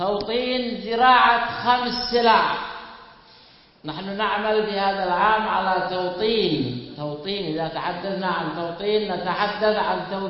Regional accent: Yemen

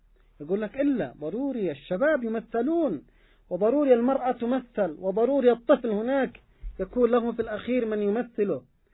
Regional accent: Yemen; عندنا في اليمن

